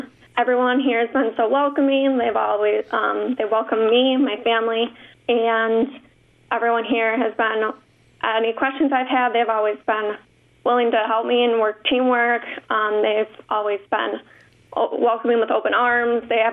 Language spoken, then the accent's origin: English; Wisconsin, United States; I grew up in Door County, so I grew up in a small town